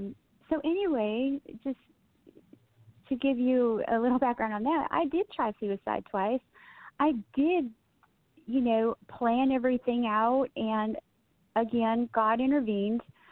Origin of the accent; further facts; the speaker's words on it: Midwest, United States; My background, I grew up in the Midwest, actually.